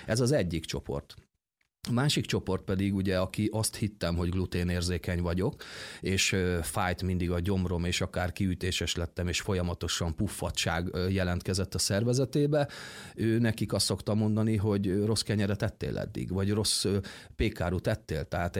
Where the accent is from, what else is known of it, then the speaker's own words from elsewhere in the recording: Kőszeg, Vas, Hungary; born there; én Szombathelyen végeztem, és kőszegi születésű vagyok